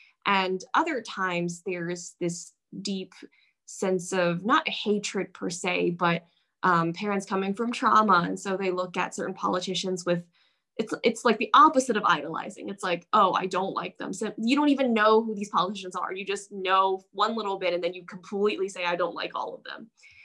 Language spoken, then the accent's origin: English; Richmond, Virginia, United States; Hi everyone … I'm from Richmond, Virginia, and yeah, I'm really excited to be on the podcast today.